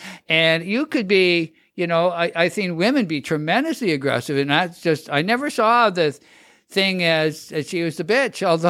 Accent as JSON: {"language": "English", "region": "Atlantic Canada", "country": "Canada", "moved": "yes", "said": "Okay, I came from Atlanta, Canada."}